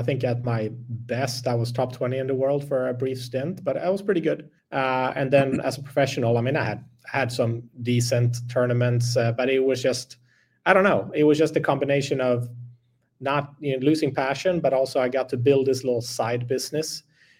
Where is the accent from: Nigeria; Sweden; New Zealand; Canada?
Sweden; English is a second language; moved away as an adult; now in United States; So I'm from Sweden, but moved to the US, go to college, play college golf